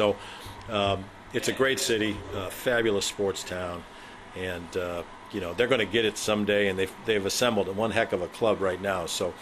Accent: Chicago, Illinois, United States; you know, I'm a Chicago guy, kind of born and raised there for the most part. So to do that in my hometown, dream come true

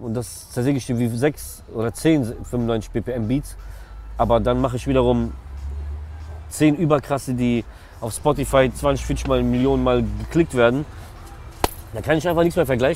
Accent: Russia; Dubai fand ich cool so, als Russe so.

